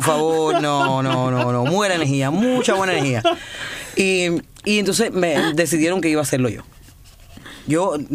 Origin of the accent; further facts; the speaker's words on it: Cuba; yo crecí en Cuba sin teléfono. Y sin carro